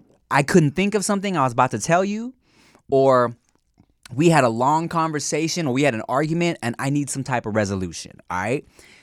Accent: Australia; I'm Australian.

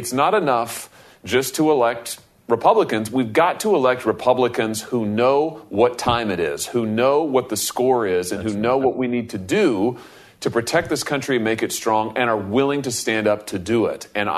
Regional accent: Missouri, United States; I've always got to start with my home state of Missouri

